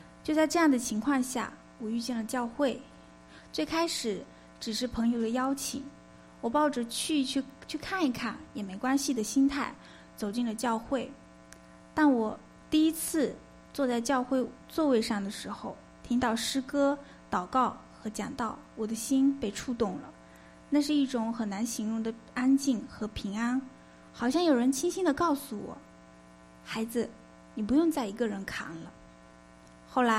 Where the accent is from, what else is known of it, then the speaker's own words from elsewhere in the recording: China; 我是在国内出生、长大和工作的，虽然我的家庭呢不是基督教徒，但是小时候对我们村里的一座小教堂有着非常特别的印象。